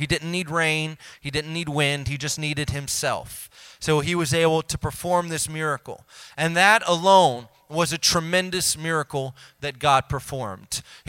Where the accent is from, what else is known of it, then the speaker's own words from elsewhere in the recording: Indiana, United States; I grew up in Indiana, you know. We play basketball